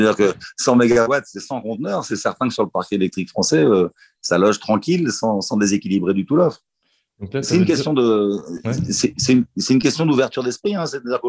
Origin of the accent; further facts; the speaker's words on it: France; Et je suis français, quoi.